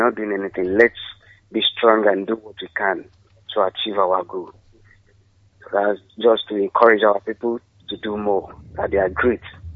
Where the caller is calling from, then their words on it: Ibadan, Oyo, Nigeria; I'm calling from Ibadan.